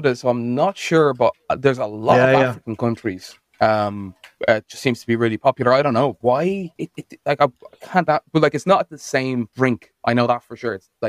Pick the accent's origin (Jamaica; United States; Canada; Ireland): Ireland; now in United Kingdom; Yeah, I live in Scotland. I'm Irish, but I live in Scotland.